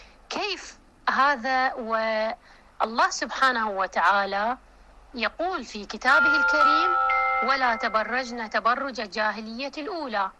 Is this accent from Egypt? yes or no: no; Iraq; accent: Iraqi; مثل ما نقول في لهجتنا العراقية أنها كشخة